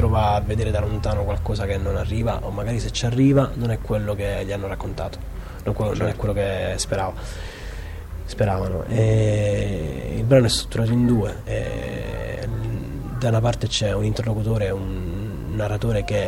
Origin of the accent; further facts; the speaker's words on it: Pantelleria, Sicily, Italy; perché io sono siciliano, vengo dalla Pantelleria